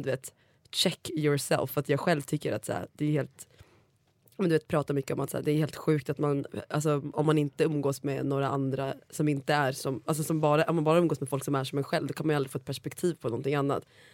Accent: Östersund, Jämtland County, Sweden; Eftersom att jag kommer från Östersund.

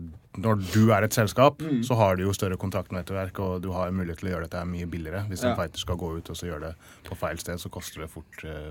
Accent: England, United Kingdom; Norwegian is a second language; now in Norway; jeg har oppvokst i England, derfor norsken min ikke så bra

